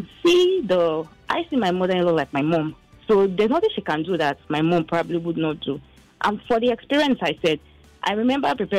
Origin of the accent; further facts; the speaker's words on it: South East, Nigeria; Because I'm from the East, and I married someone that is Yoruba.